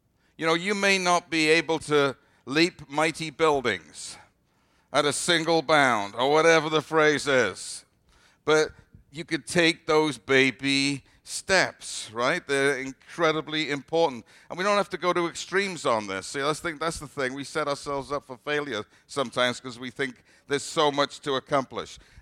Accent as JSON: {"language": "English", "region": "Wales", "country": "United Kingdom", "tie": "born or raised there", "said": "because I grew up in Wales"}